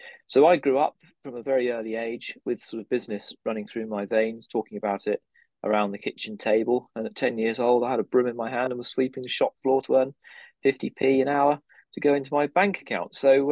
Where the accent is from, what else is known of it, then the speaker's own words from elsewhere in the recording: Holt, East of England, United Kingdom; born there; Well, I was born in Holt in North Norfolk, which many people will know.